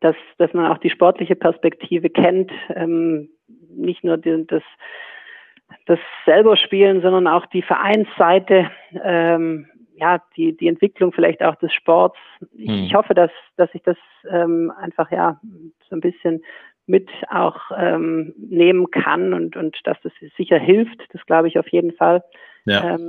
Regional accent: Bad Waldsee, Baden-Württemberg, Germany; Aulendorf liegt im Oberschwäbischen. Ich komme aus der Bodenseer Region, aus Bad Waldsee genauer gesagt.

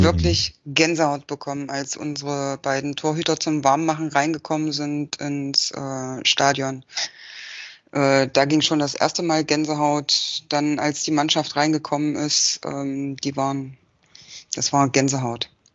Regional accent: Magdeburg, Saxony-Anhalt, Germany; bin aus Magdeburg und arbeite hier im Bereich Versicherungen.

